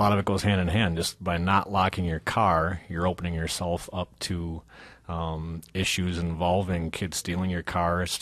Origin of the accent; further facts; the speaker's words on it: Madison, Wisconsin, United States; I grew up here as well, yes.